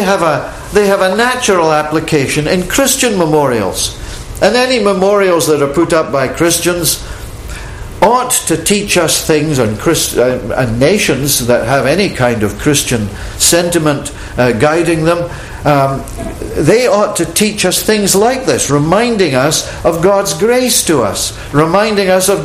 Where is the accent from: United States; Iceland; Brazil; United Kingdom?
United Kingdom; Edinburgh, Scotland; as a young man, I was wandering in a graveyard in Edinburgh, in Scotland, my hometown